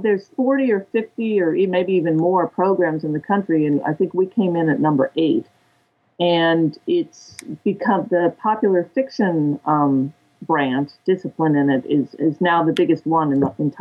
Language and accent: English; New York, United States; also born or lived in San Diego; But no, I grew up in New York. I'm actually a native Californian. I was born in San Diego, but my family moved back east. My dad is from New York. My mother's from South Texas. So I pretty much grew up in New York